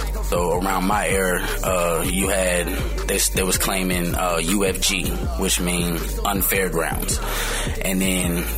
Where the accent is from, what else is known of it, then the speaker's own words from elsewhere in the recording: Indianapolis, Indiana, United States; I'm from Indianapolis, baby. Yeah, I used to ride a bus.